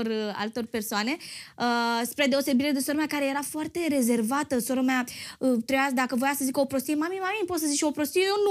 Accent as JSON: {"language": "Romanian", "region": "Bucharest", "country": "Romania", "tie": "born or raised there", "said": "Eu am crescut în Ferentari, la curte, cu nisip mult"}